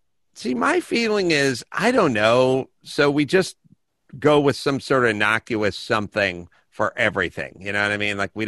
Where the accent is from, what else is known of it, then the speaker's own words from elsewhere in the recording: North Hollywood, California, United States; Again, I was 9 and from North Hollywood and had no idea what a husk was.